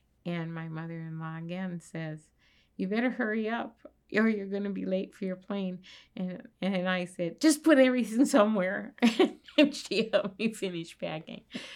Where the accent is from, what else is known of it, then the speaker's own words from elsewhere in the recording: Sioux Falls, South Dakota, United States; also born or lived in Minnesota; Well, I grew up in Sioux Falls, South Dakota.